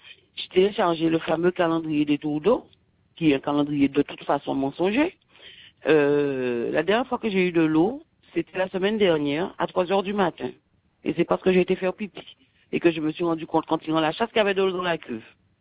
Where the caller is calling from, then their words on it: Guadeloupe; Je suis arrivée chez moi en Guadeloupe depuis lundi dernier, le 27 juillet.